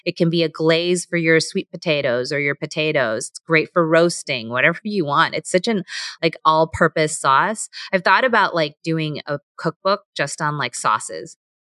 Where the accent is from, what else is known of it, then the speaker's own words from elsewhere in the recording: United States; So, I mean, I'm Korean American.